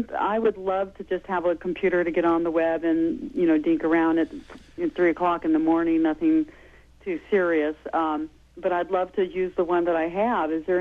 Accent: Santa Cruz, California, United States; even though I'm from Santa Cruz.

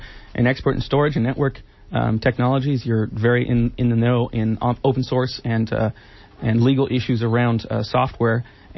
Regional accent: Ben Lomond, California, United States; I grew up in Ben Lomond, spent a lot of time in Santa Cruz, and of course all of them down the coast of California.

